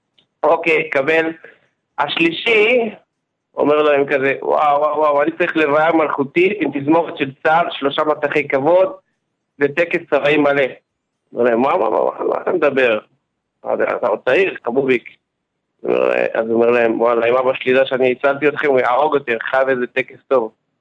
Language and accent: Hebrew; Jerusalem, Jerusalem District, Israel; אני מירושלים